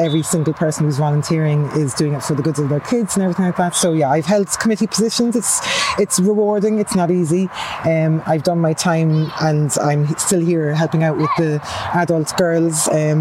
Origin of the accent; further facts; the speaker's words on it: Farran, Munster, Ireland; I grew up in Farran.